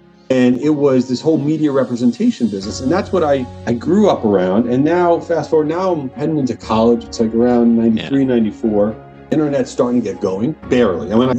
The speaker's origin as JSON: {"language": "English", "town": "Long Island", "region": "New York", "country": "United States", "tie": "born or raised there", "said": "I grew up around marketing. I grew up in Long Island, not the U.S."}